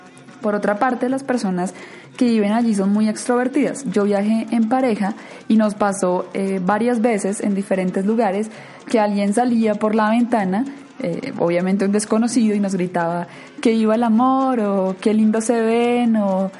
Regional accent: Colombia; porque soy colombiana y estoy acostumbrada un poco más al mar tibio

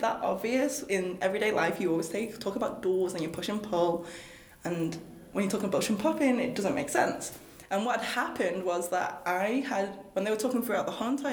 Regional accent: Manchester, North West England, United Kingdom; I live in Manchester. Manchester's my hometown. Manchester's my city. And I would love to share what I know about Manchester to everyone else.

